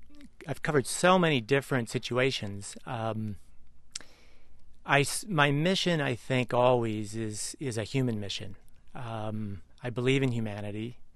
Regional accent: Midwest, United States; Well, I grew up in the Midwest.

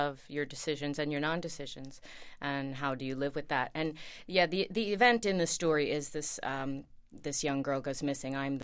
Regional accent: Queens, New York, United States; Well, I think I grew up in Queens, and I think there's a similar attitude, not certainly a sound, but there's a similar attitude.

